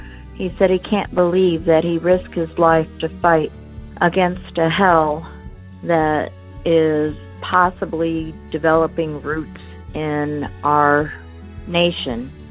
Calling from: St. Louis, Missouri, United States; I'm calling from St. Louis, Missouri.

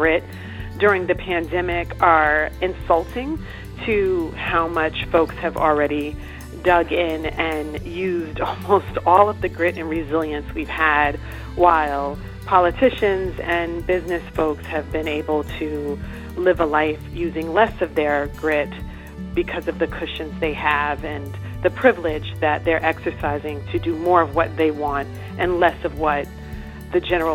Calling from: West Orange, New Jersey, United States; I'm calling from West Orange, New Jersey.

